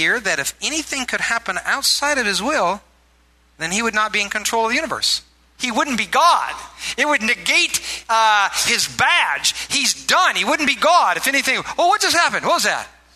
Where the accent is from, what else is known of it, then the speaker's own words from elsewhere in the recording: Iowa, United States; I grew up in Iowa, and I worked for this farmer